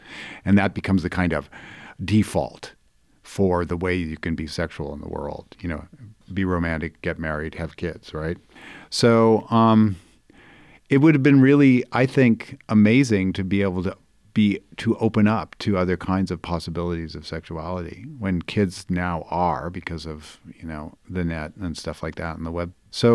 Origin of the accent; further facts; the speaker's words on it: California, United States; Even though I grew up in the Bay Area, I came from a Catholic family